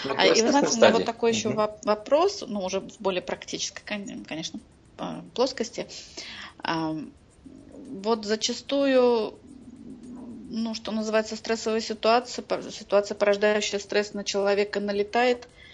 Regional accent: Moscow Oblast, Russia; я из Подмосковья.

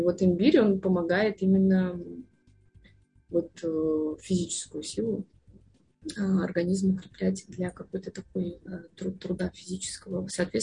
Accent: Saint Petersburg, Russia; всю жизнь жили в мегаполисе, как я, например, да, родилась в Питере, и вообще там за городом редко бываю.

